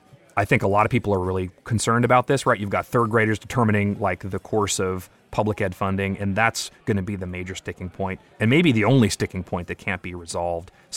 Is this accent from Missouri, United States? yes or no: no; Plano, Texas, United States; in my hometown of Plano.